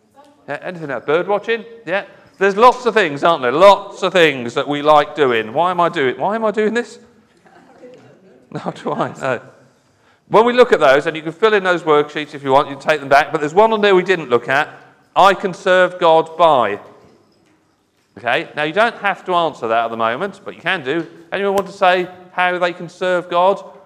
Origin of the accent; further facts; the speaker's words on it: United Kingdom; I know as Christians and as British Christians, we're very modest.